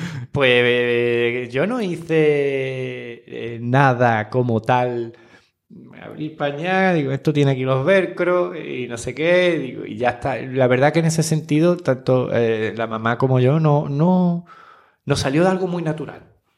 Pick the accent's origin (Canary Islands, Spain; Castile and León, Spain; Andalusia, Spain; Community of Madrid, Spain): Andalusia, Spain; Cádiz; parte de la familia pues no está aquí cerca porque yo soy de Cádiz